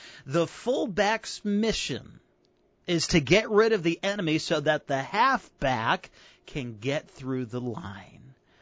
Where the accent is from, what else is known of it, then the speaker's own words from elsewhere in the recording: Chicago, Illinois, United States; You know, I'm from Chicago, and my Bears are looking pretty good this year.